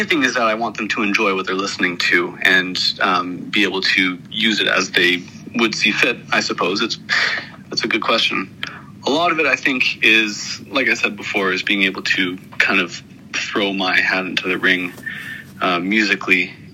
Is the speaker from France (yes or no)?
no; Victoria, British Columbia, Canada; I was born in Victoria, BC, in Canada